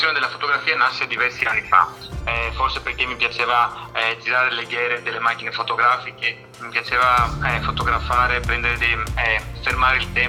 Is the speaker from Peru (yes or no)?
no; Athens, Attica, Greece; Italian is a second language; now in Padua, Italy; si capisce subito dal mio nome che sono greco, sono di origine greca, sono nato e cresciuto ad Atene e adesso abito in Italia da certi anni, a Padova, sinceramente.